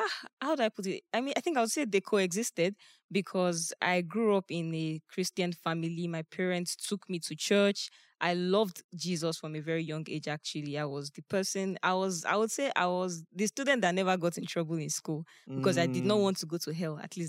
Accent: Nigeria; Yes, I did.

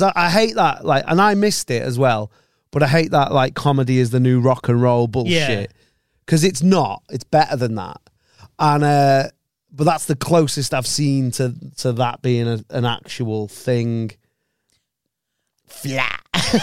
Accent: England, United Kingdom; accent: English; if I go to the kebab shop not to speak English, because if they heard my English accent, they'd batter me.

